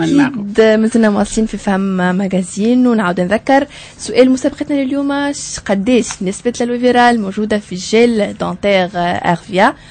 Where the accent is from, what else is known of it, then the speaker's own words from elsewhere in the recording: Tunisia; انك لما تقرأ وانا الكاتب تونسي تلقى الخصوصية التونسية حاضرة